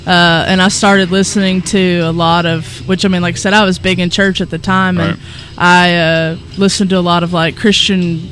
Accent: Bradfordsville, Kentucky, United States; I am from a little town in Marion County, Kentucky called Bravardsville.

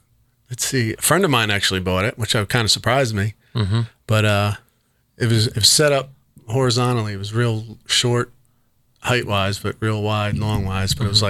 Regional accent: New York, United States; Yeah, I had some in my hometown in New York. I think I've had about three up there.

